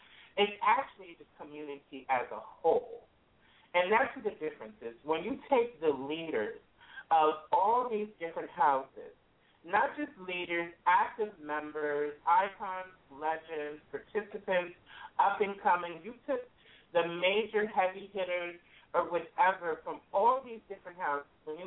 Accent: New York, United States; also born or lived in New Jersey; you know, I'm from New York, New Jersey, so I'm going to always, I'm going to just defend.

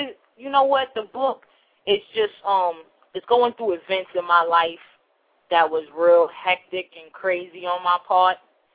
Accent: Bronx, New York, United States; I'm from New York. I'm from the Bronx, to be exact.

